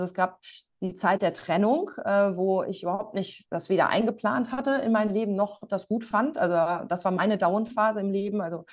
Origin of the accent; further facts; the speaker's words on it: North Rhine-Westphalia, Germany; ich komme aus dem Lipperland